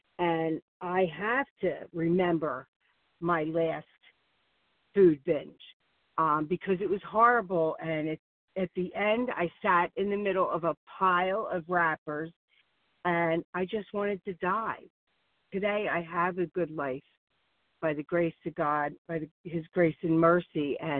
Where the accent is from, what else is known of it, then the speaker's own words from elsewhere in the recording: Warminster, Pennsylvania, United States; I'm from Warminster, Pennsylvania.